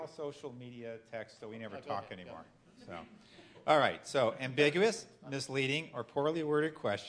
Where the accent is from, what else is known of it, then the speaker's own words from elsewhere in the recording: Toledo, Ohio, United States; now in Madison, United States; No, originally I'm from Toledo, Ohio.